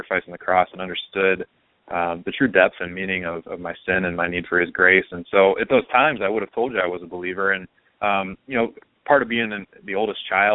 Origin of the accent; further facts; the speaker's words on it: Ohio, United States; I think the biggest running thing we had going was growing up in Ohio. Naturally, I rooted for the Buckeyes.